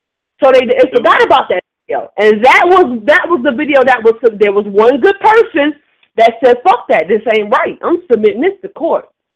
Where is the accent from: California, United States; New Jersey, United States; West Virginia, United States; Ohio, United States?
New Jersey, United States; Newark; That's why they say if you was born and raised in Newark, you can survive anywhere. We just a certain breed of people that was built for anything